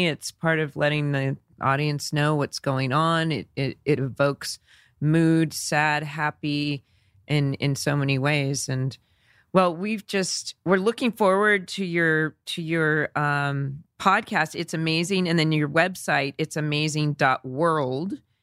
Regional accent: United States; I made a big point of saying, you know, I'm from Orange County. Because I grew up in Orange County.

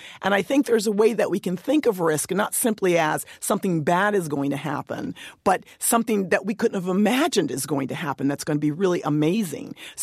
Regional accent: New York, United States; I mean, I'm from New York. I love the cities, but I lived in a village in Nepal for a year and a half.

